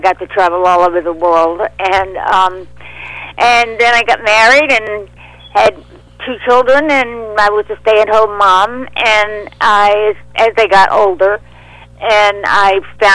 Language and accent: English; Richmond, Virginia, United States; I grew up in Richmond, Virginia. Great, best time of the century to grow up. You know, during the 50s and 60s, and went to Catholic school, you know, practically raised by nuns